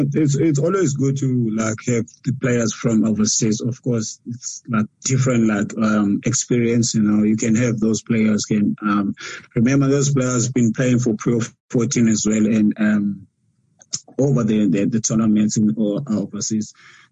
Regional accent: South Africa; now in Japan; It's tough for us as South African players, you know.

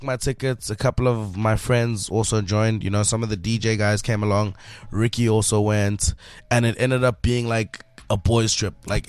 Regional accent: Johannesburg, Gauteng, South Africa; I'm from Johannesburg, born and bred.

